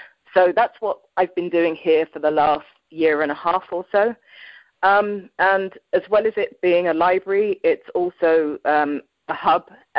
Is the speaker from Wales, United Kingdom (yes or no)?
no; London, United Kingdom; moved away as an adult; now in Ghana; I moved here from London. I was born and raised in London, but my parents are from Ghana.